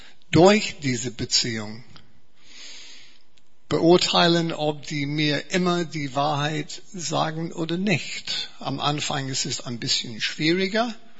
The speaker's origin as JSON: {"language": "German", "region": "England", "country": "United Kingdom", "second_language": "German", "said": "Bitte vergib mir, ich bin Engländer und ich mag das Wort Truth."}